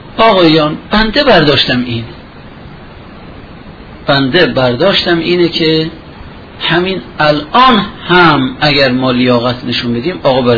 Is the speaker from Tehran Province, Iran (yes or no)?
no; Amol, Mazandaran, Iran; من آمولی هستم، آمول مردم آمول